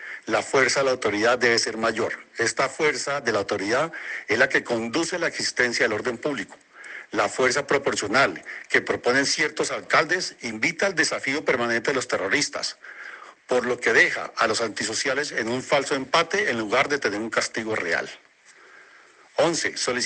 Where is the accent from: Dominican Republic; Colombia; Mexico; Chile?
Colombia; somos más los colombianos buenos que los malos.